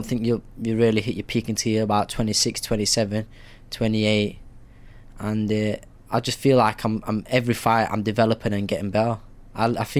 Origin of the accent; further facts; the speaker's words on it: Sheffield, Yorkshire and the Humber, United Kingdom; Like, a lot of people know me in Sheffield, and I love fighting at my hometown. Stay in my own house the day before, and there's nothing better than fighting in your hometown.